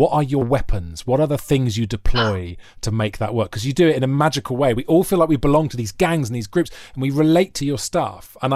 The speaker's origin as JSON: {"language": "English", "region": "Wales", "country": "United Kingdom", "said": "as a Welshman"}